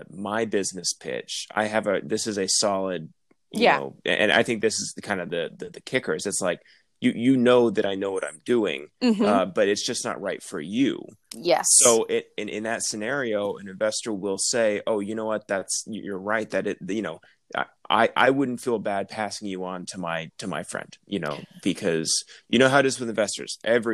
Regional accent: Texas, United States; I'm from Texas.

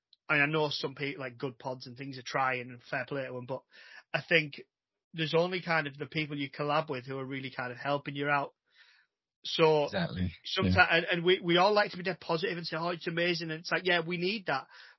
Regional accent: United Kingdom; We're all from Britain or the UK or whatever you want to call it, even though we're not all based here, but I won't get into that. So yeah, we're all from there

